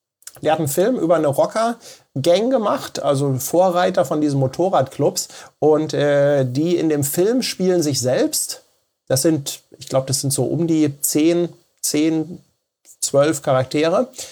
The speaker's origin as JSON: {"language": "German", "region": "Hamburg", "country": "Germany", "said": "als Hamburger ist man natürlich so ein bisschen in diesem ganzen Kiez-Dingens mit drin."}